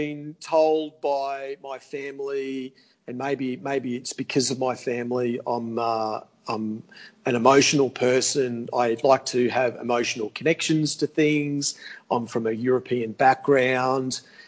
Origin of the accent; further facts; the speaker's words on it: Australia; I am from a European background. Even though I'm an Aussie, I was born in Australia, I do have a lot of Greek and European heritage in the way I was brought up